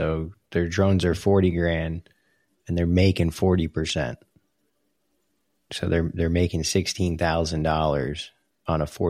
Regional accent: New England, United States; Because I did the same thing growing up in New England, visiting cousins in Vermont.

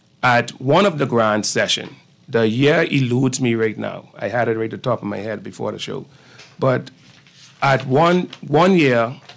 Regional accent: Pinefield, Acklins, Bahamas; Well, I'm from Pinefield, Acklands.

